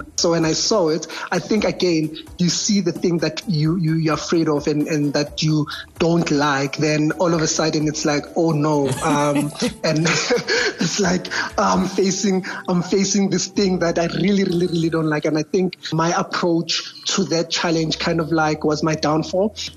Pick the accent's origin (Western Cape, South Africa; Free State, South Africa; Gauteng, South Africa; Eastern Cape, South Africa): Gauteng, South Africa; Johannesburg; when I was growing up in Hillbrow, I grew up just before things just started going down.